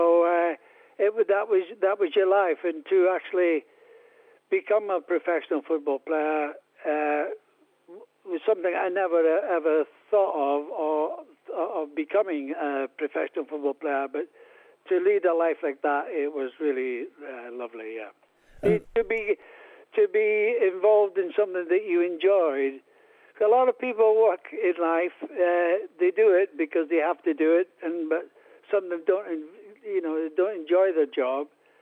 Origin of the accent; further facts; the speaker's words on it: Aberdeen, Scotland, United Kingdom; born there; I was born in Aberdeen, so I've always followed Aberdeen Football Club, and I still do today.